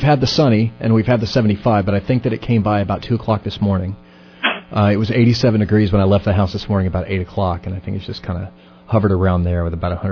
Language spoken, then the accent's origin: English; North Carolina, United States; my hometown here, which is just south of one of the largest military bases of the United States Marine Corps on the planet. Camp Lejeune, just up the road in Jacksonville.